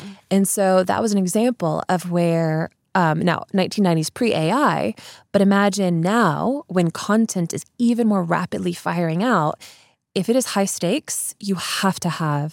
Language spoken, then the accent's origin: English; United States; as an American, the word school run doesn't even exist in the US.